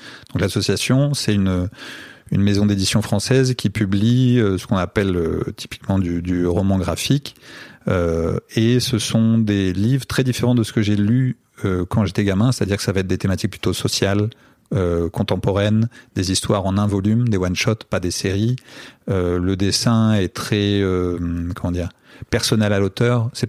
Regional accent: France; moi, je viens de France, qui est un des principaux pays de production de bande dessinée.

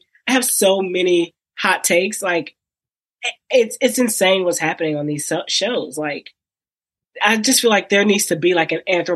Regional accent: Texas, United States; I'm from Texas.

